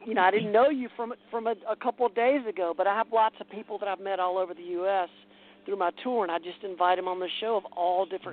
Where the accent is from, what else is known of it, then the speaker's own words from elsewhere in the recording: the South, United States; now in California, United States; You know, I grew up in the South, and grew up in. You know, men were reserved and strong, and gave a strong handshake, but never hugged or anything. And then I moved to California